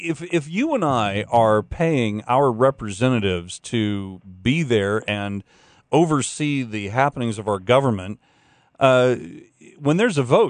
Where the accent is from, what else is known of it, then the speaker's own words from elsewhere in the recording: Lakeland, Florida, United States; That's Lakeland, Florida, my hometown.